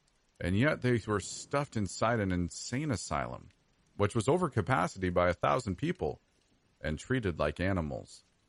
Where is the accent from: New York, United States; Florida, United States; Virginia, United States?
New York, United States; I grew up on Long Island, right outside of the Kings Park Psychiatric Center, home of the legend of Cropsey.